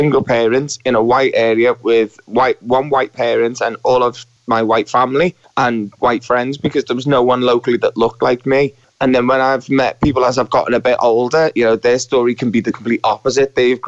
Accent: Crosby, North West England, United Kingdom; also born or lived in Toxteth; Yeah, I grew up in Crosby. I was born in Toxteth.

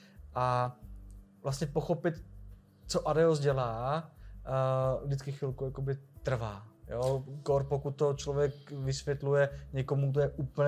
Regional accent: Slovakia; Czech is a second language; já jsem Slovák a já nemám prostě tu češtinu jako takhle zmáklou, že bych tu gramatiku sypal z patra

